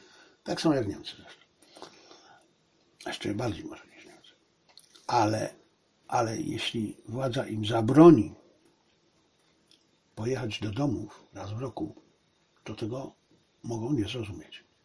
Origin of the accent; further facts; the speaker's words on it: China; ja jestem Chińczykiem, bo ja doskonale rozumiem swoich ziomali z dowolnego miejsca Chin